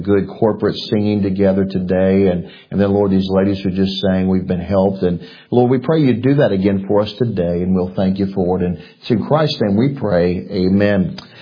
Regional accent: Arkansas, United States; also born or lived in Missouri; But I was born in Arkansas, but we lived in Missouri from 77 to 81. So that I was born in Arkansas, I was born again in Missouri.

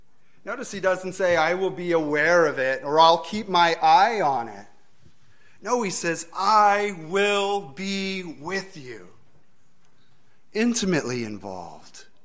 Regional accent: California, United States; I'm from California. I'm from the land of fires. We're famous every summer when our mountains are on fire.

